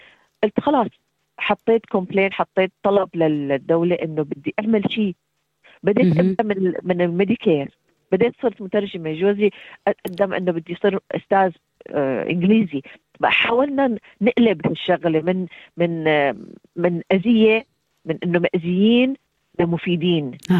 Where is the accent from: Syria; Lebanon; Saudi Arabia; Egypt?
Syria; Damascus, Damascus Governorate; moved away; لما طلعنا من الشام ما بنعرف وين نروح، يعني بأي بلد قد تقبلنا.